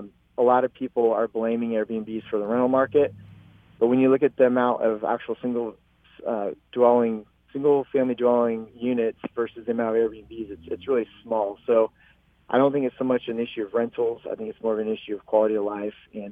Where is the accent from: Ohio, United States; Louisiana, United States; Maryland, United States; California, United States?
California, United States; Mi-Wuk Village; I grew up in Miwok where most of those homes were visited a few times a year.